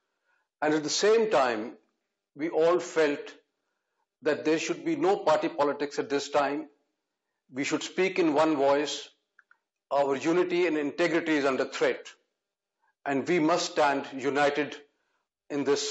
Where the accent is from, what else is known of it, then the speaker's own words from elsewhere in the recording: Punjab, India; I come from Punjab. Punjab faced it for 15 long years.